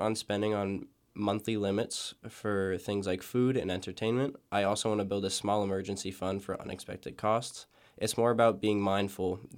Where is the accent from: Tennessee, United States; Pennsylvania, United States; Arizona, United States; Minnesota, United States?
Pennsylvania, United States; Bethlehem; I'm from Freedom High School, which is in Bethlehem, PA